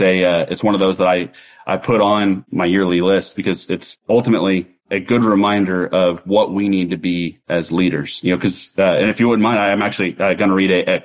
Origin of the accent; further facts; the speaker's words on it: United States; because I think as an American, we get spoiled to our interstate system that you can drive anywhere.